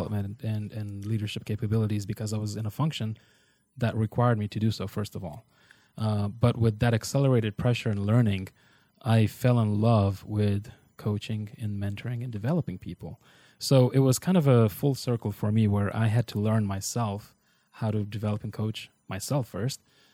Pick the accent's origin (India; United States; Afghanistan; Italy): Afghanistan; I'm from Afghanistan